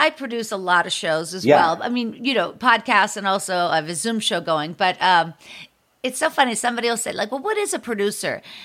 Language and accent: English; Pittsburgh, Pennsylvania, United States; I'm from Pittsburgh.